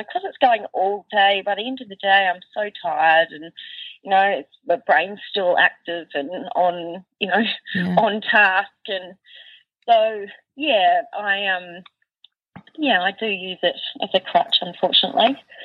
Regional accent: New Zealand; now in Perth, Australia; we obviously came from New Zealand and went to Perth. And, I mean, I'm an Australian citizen, I've lived in Australia most of my life

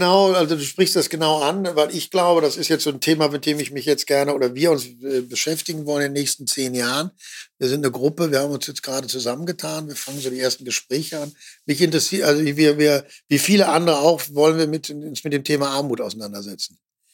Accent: North Rhine-Westphalia, Germany; und ich komme ja noch aus dem Ruhrgebiet, ich bin groß geworden in einem sozialdemokratischen Kernland

